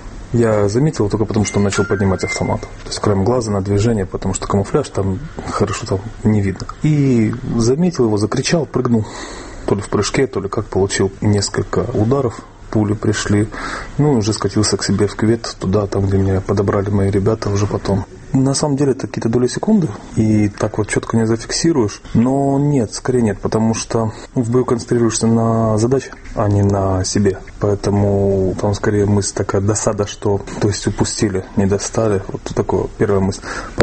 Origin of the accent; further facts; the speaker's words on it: Kharkiv, Kharkiv Oblast, Ukraine; Все мое вот время, которое я помню, оно прошло в Украине. Я ментально себя связываю, то есть могу как-то себя ассоциировать с городом, который был в Украине, Харьков